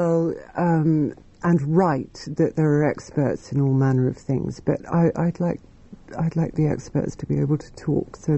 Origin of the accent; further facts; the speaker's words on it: Edgware, London, United Kingdom; I was born in Edgware